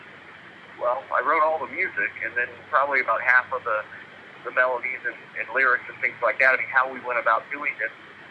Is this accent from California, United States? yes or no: yes; California, United States; I'm from Southern California, so people were like … crazy back then.